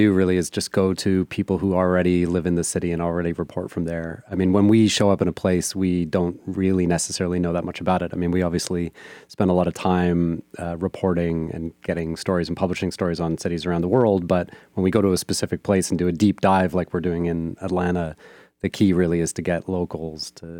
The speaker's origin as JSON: {"language": "English", "town": "Toronto", "region": "Ontario", "country": "Canada", "said": "I mean, I'm originally from Toronto in Canada"}